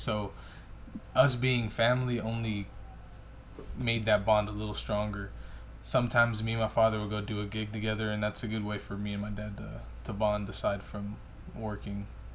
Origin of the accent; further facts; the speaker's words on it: Corpus Christi, Texas, United States; So, coming from Corpus, I'm deep south Texas.